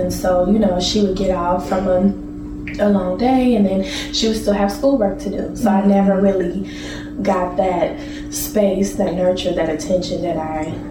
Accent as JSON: {"language": "English", "town": "Chicago", "region": "Illinois", "country": "United States", "tie": "born or raised there", "also_born_or_lived": "Champaign, Illinois", "said": "So mom moved us to Chicago about fifth grade. I did fifth through high school in Chicago because she had more opportunities."}